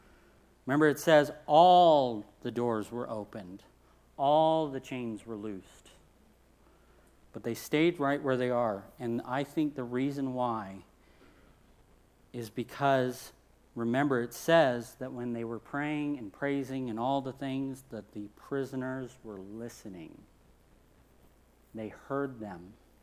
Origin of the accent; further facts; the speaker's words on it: California, United States; Well, I mean, I'm from California, so that's like, whatever. That's another Tuesday for us.